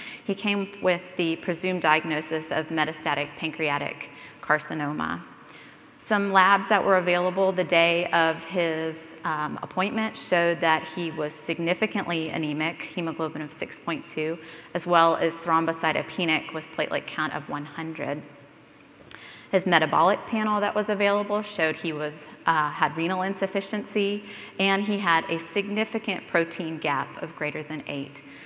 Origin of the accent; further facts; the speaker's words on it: Greenville, South Carolina, United States; I'm a hematopathologist from Greenville, South Carolina